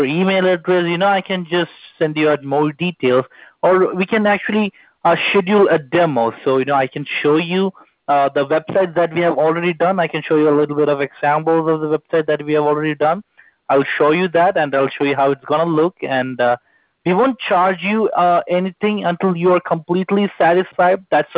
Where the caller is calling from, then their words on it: Los Angeles, California, United States; I'm calling you from Los Angeles.